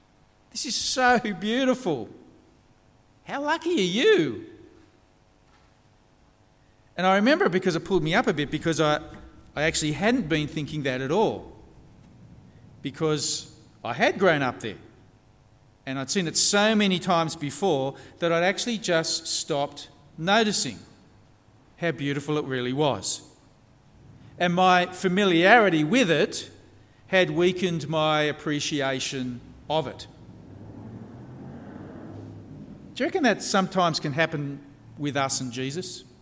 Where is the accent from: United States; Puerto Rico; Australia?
Australia; Gosford, New South Wales; I grew up at Gosford on the New South Wales Central Coast, just north of Sydney